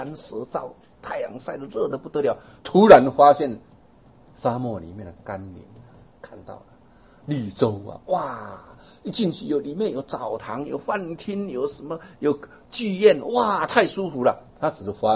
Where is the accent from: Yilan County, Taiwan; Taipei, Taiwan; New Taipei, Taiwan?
Yilan County, Taiwan; Jiaoxi; 像这个我们来到台北啊，我是宜兰人